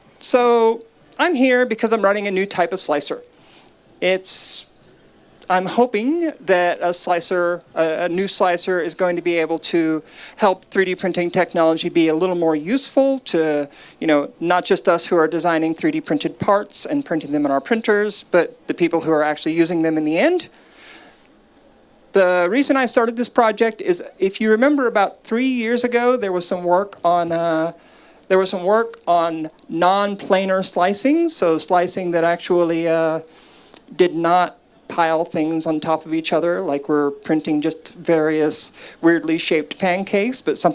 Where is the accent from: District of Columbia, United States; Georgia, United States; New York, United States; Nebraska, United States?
District of Columbia, United States; Washington; also born or lived in Arkansas; now in Berlin, Delaware, United States; So I'm from Washington, D.C., and from Northwest Arkansas. So I'm from the United States, both very nice parts of it and very not nice parts of it.